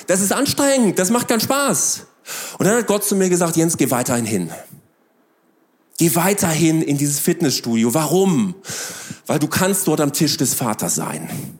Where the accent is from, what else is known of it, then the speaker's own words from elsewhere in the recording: North Rhine-Westphalia, Germany; da war es bei uns im Ruhrgebiet so eine richtige Pumperbude.